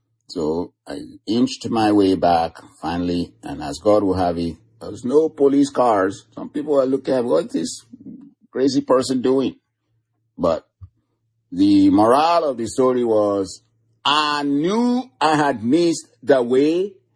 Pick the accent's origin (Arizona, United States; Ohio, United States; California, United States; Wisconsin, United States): Arizona, United States; I said, listen, I'm from Arizona. I'm not from here. And of course, my license plate said Arizona.